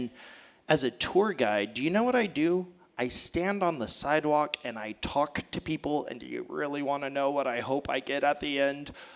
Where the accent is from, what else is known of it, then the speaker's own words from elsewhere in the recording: Bulverde, Texas, United States; I grew up in Bulverde, like, which some people called Bull Dirty when I was growing up and hurt my feelings. It was nothing glamorous. There's no country club there.